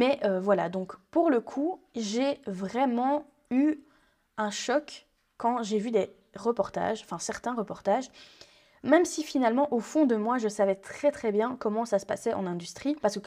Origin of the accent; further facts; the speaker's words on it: Belgium; Donc la gestion en Belgique, oui parce que je suis belge, j'ai oublié de le préciser.